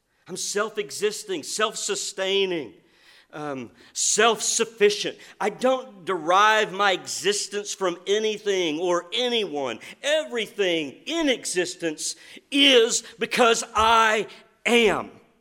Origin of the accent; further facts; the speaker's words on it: Georgia, United States; I was raised in Northwest Georgia. And there's so many things about my life and the environment of my upbringing that has conditioned me, shaped me.